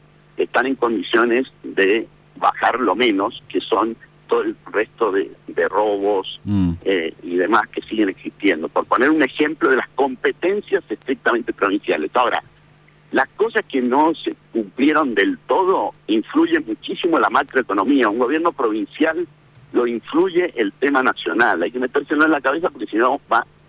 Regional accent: San Carlos, Mendoza, Argentina; now in Godoy Cruz, Argentina; lo llevamos a mi pueblo cuando era joven. Yo ya tengo mucho más años viviendo en Godoy Cruz que en San Carlos, pero todos me siguen asociando con San Carlos.

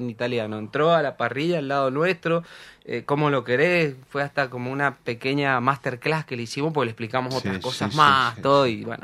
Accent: Argentina; Que como argentinos nosotros hacíamos el fuego así y la carne igual, lo mismo.

